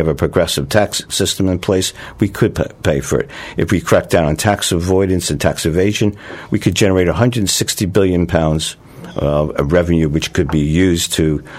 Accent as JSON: {"language": "English", "country": "United States", "said": "As an American, I can tell you that there are at least 30 million American citizens who don't have health insurance."}